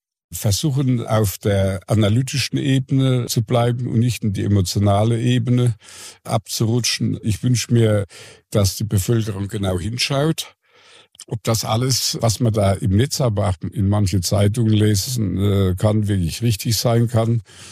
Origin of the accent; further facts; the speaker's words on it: Bavaria, Germany; als Deutsche, als Bayern